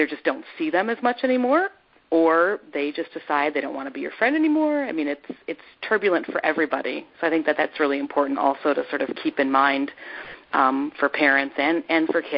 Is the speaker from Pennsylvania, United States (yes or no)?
no; Wisconsin, United States; Sheila Koenig grew up in my home state of Wisconsin.